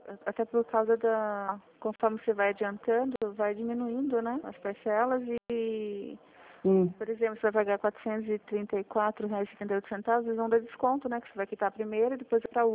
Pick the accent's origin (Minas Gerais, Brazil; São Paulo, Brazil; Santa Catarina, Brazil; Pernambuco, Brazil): São Paulo, Brazil; Sorocaba; Sim, sou de Sorocaba.